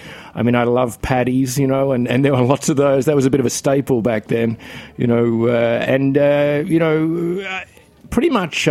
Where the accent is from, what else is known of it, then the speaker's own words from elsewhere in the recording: Australia; I'm from, well, kind of, you know, I'm from Australia. It's like the Commonwealth.